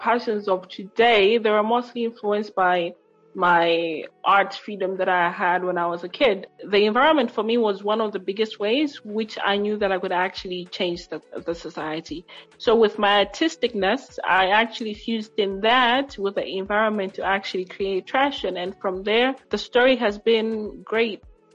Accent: Lilongwe, Central Region, Malawi; I am from Lilongwe, Malawi, and I am a Freedom Pioneer of Africa.

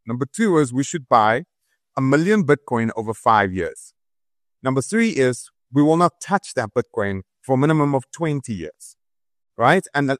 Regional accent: South Africa; As a South African, I'm petrified.

